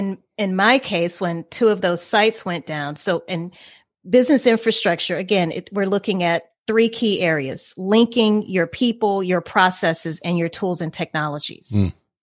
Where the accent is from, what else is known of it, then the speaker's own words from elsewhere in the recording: Louisiana, United States; And, you know, it's so funny you say that, because I grew up in Louisiana, so hurricanes were just a part of my upbringing.